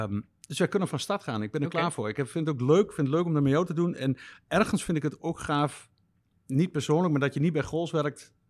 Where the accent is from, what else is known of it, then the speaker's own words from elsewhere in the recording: Morocco; ik ben Marokkaans.